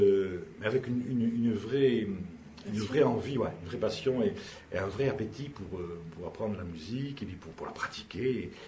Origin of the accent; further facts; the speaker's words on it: Tarbes, Occitanie, France; born there; Je suis né à Tarbes, donc il m'a amené dans des concerts à Tarbes qui étaient des concerts de musique classique puisqu'il aimait ça.